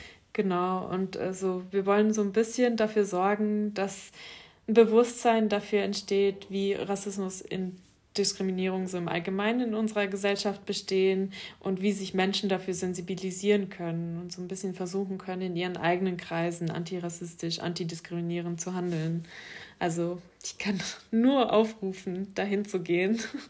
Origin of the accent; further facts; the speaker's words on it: Germany; dass ich in meinem Heimatland Deutschland offensichtlich nicht geschützt werde oder nicht schützenswert bin sozusagen.